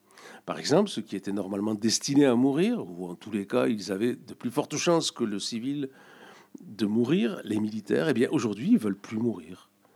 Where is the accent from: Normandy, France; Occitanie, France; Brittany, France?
Occitanie, France; Toulouse; Quand j'étais petit à Toulouse